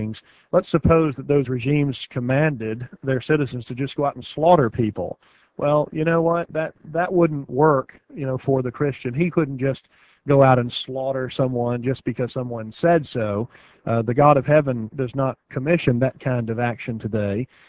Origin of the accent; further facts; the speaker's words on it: United States; believe me, I'm an American through and through, and proud